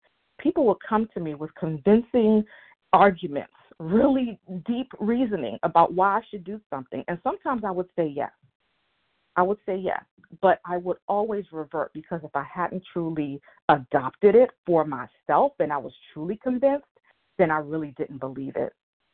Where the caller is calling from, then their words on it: Silver Spring, Maryland, United States; in Silver Spring, Maryland.